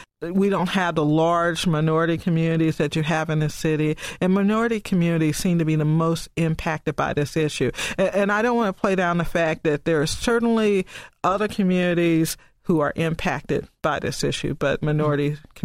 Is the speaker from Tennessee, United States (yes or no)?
yes; Tennessee, United States; I'm from Tennessee, and I talk to people in Tennessee about predatory lending